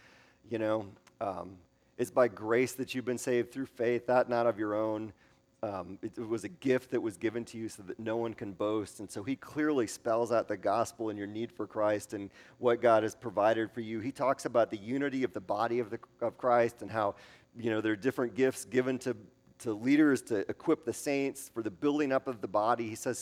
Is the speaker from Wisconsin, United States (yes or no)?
yes; Wisconsin, United States; I'm from Wisconsin. I'm from the Midwest.